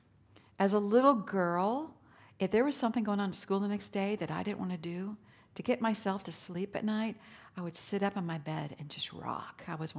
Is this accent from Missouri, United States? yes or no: yes; Missouri, United States; I grew up near the Missouri and the Mississippi rivers, and those are big, wide rivers, especially the Missouri where we're at.